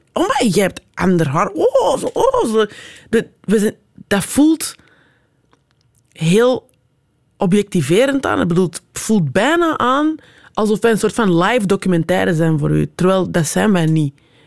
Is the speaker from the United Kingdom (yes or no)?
no; Antwerp, Flanders, Belgium; Of vraag van waar bent je? En als ik zeg Antwerpen